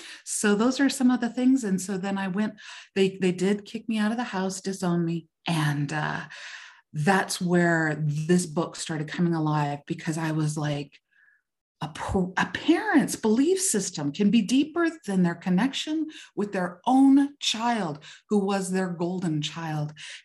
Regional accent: Gallup, New Mexico, United States; born there; For example, I was born in Gallup, New Mexico, on the Navajo Reservation in the 70s, actually 1970. So I'm a Gen X. My father is full-blood Navajo.

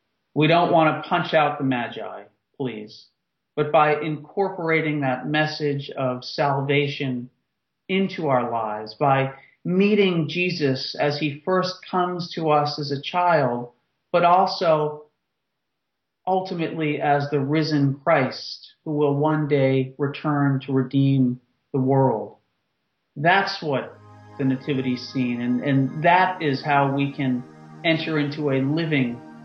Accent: Baltimore, Maryland, United States; partly because I'm from Baltimore and I'm a big Baltimore Colts fan.

